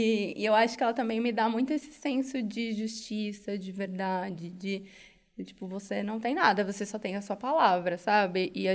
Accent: São Paulo, Brazil; Sou de São Paulo, capital. Nasci ali na Zona Oeste, Vila Leopoldina, só perto do Ceasa.

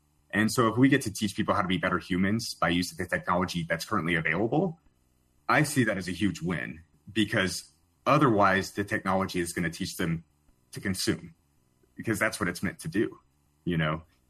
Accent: Houma, Louisiana, United States; I'm actually originally from Houma, Louisiana, which is a place most people have not heard of, other than if you've seen Swamp People, those are some of my people, I would say.

